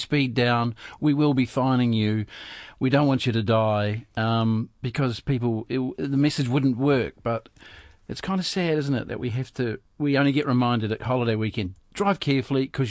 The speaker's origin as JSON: {"language": "English", "town": "Dunedin", "region": "Otago", "country": "New Zealand", "said": "And every time we go out, I'm from Dunedin, I'm always checking my wallet and making sure there is some money in it."}